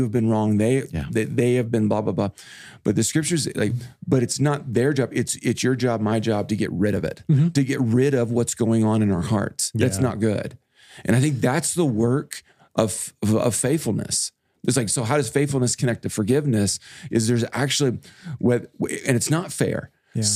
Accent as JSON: {"language": "English", "region": "Kansas", "country": "United States", "tie": "born or raised there", "said": "I grew up a lot in Kansas where there's a season where the news is full of where was the tornado"}